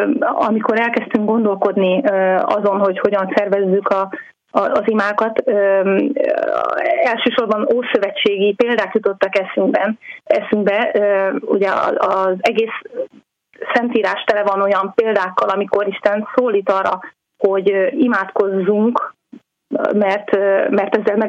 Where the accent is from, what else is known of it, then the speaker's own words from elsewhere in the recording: Hungary; de magyarként azért is felelősek vagyunk, hogy konkrétan a mi saját országunkkal mi történik